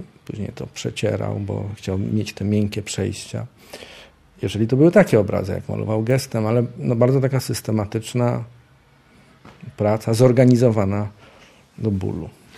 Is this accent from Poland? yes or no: yes; Przasnysz, Masovian Voivodeship, Poland; urodziłem się na wsi mazowieckiej. Przasnyszu. Chodziłem do jakiejś takiej niedużej wiejskiej szkoły